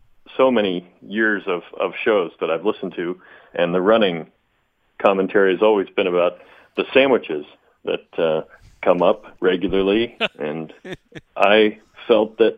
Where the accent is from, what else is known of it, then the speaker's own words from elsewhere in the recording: United States; now in Netherlands; I'm an American living overseas. Excuse me. And yeah. Teaching at an American school in the Netherlands.